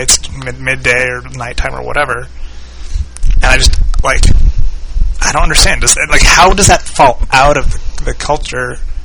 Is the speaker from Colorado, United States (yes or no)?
yes; Colorado, United States; like, I grew up in Colorado